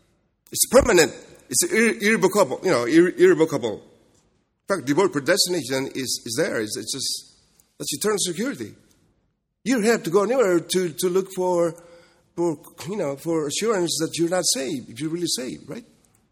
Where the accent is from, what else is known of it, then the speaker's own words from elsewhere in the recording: Kentucky, United States; accent: Kentucky; I have to spell it for you because of my Kentucky accent.